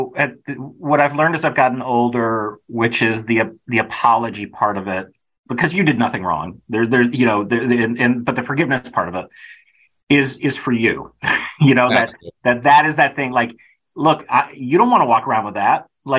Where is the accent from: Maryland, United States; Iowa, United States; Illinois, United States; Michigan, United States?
Illinois, United States; Kenilworth; I grew up in Kenilworth, Illinois, which when I was growing up there was the richest white suburb in, you know